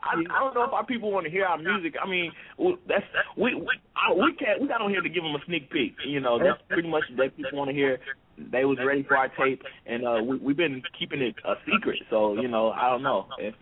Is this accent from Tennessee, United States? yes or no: yes; Nashville, Tennessee, United States; We're from the South, man. Yeah, we like bass, man. We Nashville boys, so, you know, country is in our blood.